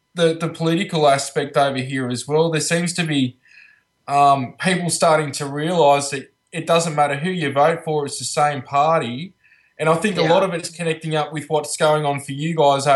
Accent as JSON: {"language": "English", "town": "Albury", "region": "New South Wales", "country": "Australia", "tie": "born or raised there", "said": "So my brother's down from Albury at the moment, my hometown."}